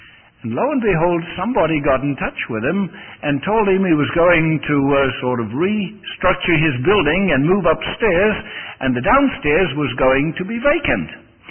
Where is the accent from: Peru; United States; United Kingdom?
United Kingdom; although I'm British